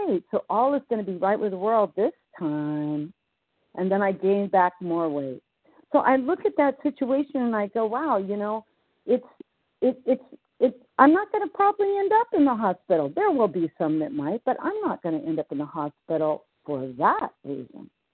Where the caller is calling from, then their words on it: California, United States; I'm calling from Northern California, recovered.